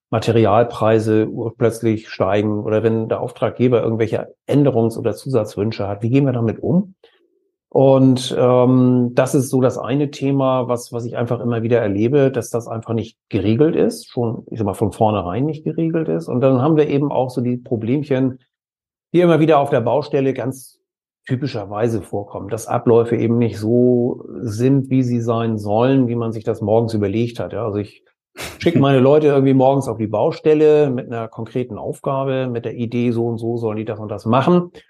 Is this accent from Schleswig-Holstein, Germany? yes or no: yes; Kiel, Schleswig-Holstein, Germany; Ja, wir kommen aus Norddeutschland, genauer gesagt aus Kiel, aus dem schönen Schleswig-Holstein.